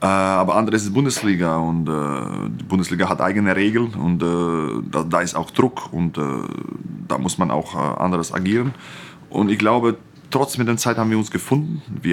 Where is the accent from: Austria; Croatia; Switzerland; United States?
Croatia; German is a second language; now in Germany; Ich komme aus Kroatien